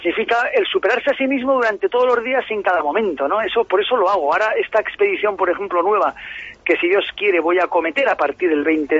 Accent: Pamplona, Navarre, Spain; born there; Yo soy español, sobre todo mi abuela era catalana, de Mataró, soy nacido en Pamplona … de Lexaca, del norte de Navarra. Tengo una vinculación con Soria absoluta, desde hace pues muchos siglos

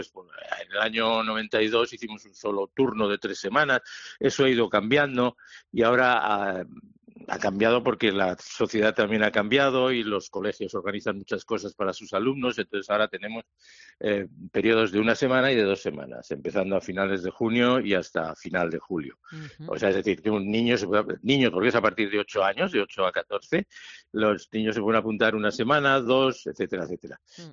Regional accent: Bilbao, Basque Country, Spain; y en Step, en Bilbao, en mi pueblo, pues llevamos desde el año 92, que ya son 32 veranos haciendo los programas en el extranjero y el campamento en España.

